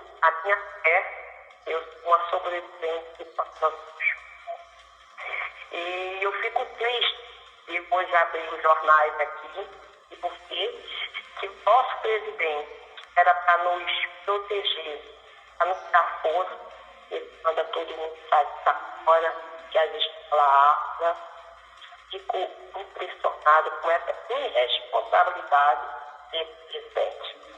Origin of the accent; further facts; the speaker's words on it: Sítio Contenda, Paraíba, Brazil; Eu sou do Sítio Contenda. … da dona Celina lá do Sítio Contenda.